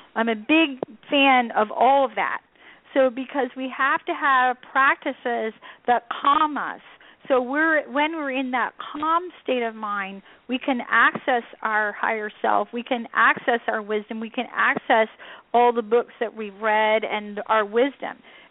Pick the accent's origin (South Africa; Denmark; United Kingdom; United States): United States; Savannah, Georgia; Oh, no worries. I grew up in Savannah.